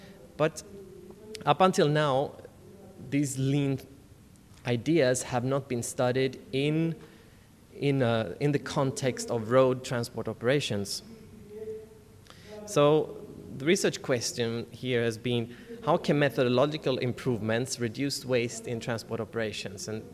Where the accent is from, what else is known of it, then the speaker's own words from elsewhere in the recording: Gothenburg, Västra Götaland, Sweden; I'm coming from Gothenburg, Sweden